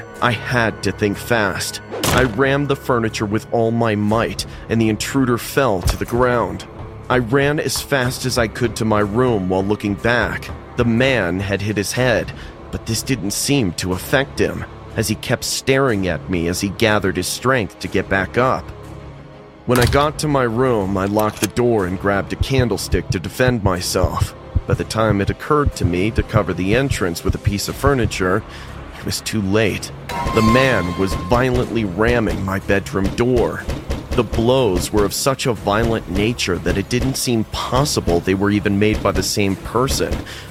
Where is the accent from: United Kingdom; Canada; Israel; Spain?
Canada; now in United States; I'm Canadian, but I live in California.